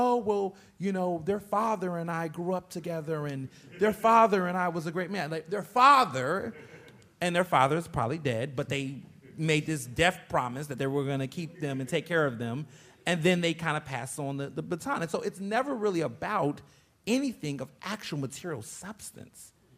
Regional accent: Houston, Texas, United States; also born or lived in Chicago; now in Philadelphia, United States; I was born in Chicago, but I grew up in Houston, Texas most of my life. I've lived in Philadelphia for 13 years.

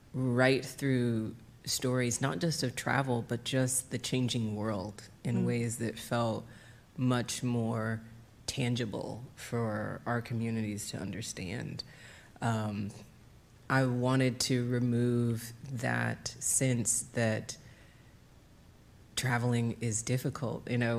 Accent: the South, United States; I come from the South, so it's an additional layer of friendliness that often gets taken as flirtation

